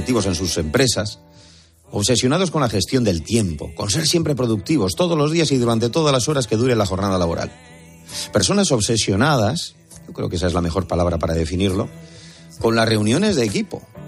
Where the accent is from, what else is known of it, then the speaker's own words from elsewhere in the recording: Basque Country, Spain; Y por eso cuando vaya por mi tierra y por San Mamés, me levantaré y lo aplaudiré.